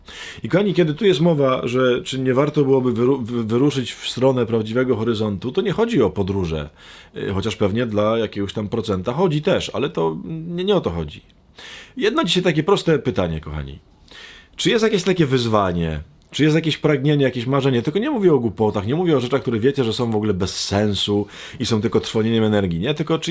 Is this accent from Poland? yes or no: yes; Silesian Voivodeship, Poland; Ja w sumie jestem spod Częstochowy, więc to nie jest dziwne, że jakiś tam duch częstochowski mi przechodzi